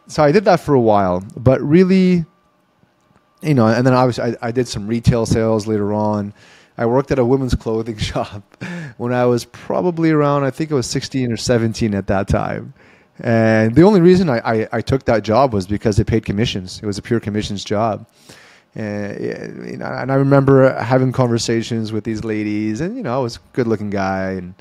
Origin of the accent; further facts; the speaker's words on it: Ottawa, Ontario, Canada; So I came back to Ottawa, which was my hometown.